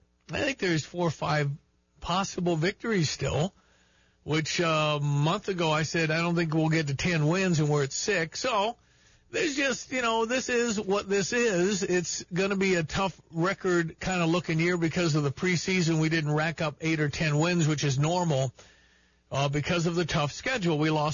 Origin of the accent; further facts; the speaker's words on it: North Dakota, United States; We're fine. We're from North Dakota.